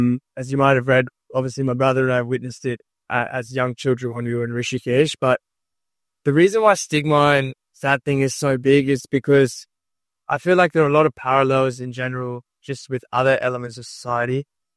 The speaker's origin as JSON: {"language": "English", "country": "Australia", "tie": "born or raised there", "said": "we're born and brought up in Australia and identify very strongly as Australians, but being of Indian background and, you know, going home to visit family every few years"}